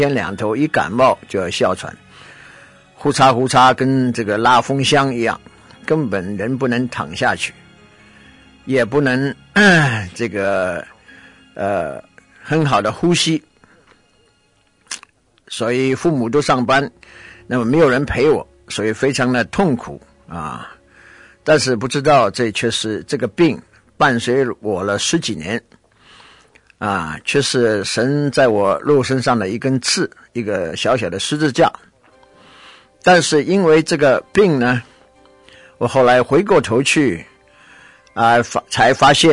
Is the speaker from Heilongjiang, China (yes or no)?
no; Shanghai, China; also born or lived in Beijing; 我是一个上海人，我爸爸是上海的银行家，我母亲呢是一个广东人啊，生在香港长在新加坡